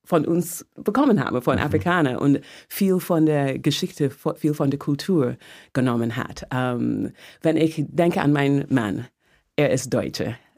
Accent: Barbados; German is a second language; also born or lived in London; Geboren in London, aufgewachsen auf Barbados. Man denkt, Barbados, diese wunderschöne Insel in der Karibik

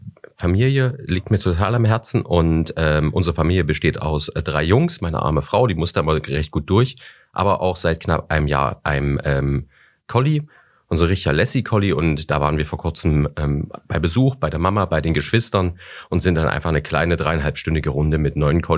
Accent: Thuringia, Germany; ich komme nicht ganz aus der Region, sondern man hört es vielleicht am Einschlag. Ich komme aus Thüringen

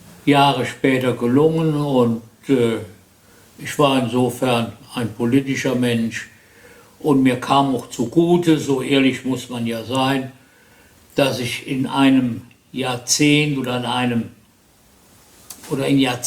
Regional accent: Neuwied, Rhineland-Palatinate, Germany; Ja, als echter Scherrer. Echter. Nein, ich bin hier in Neuwied.

